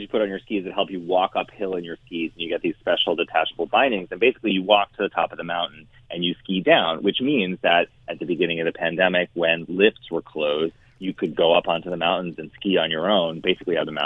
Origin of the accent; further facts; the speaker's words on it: New England, United States; And I grew up in New England.